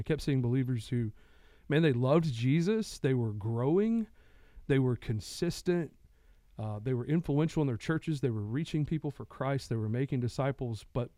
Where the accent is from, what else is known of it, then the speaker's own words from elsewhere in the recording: Atlanta, Georgia, United States; I grew up in the Atlanta area.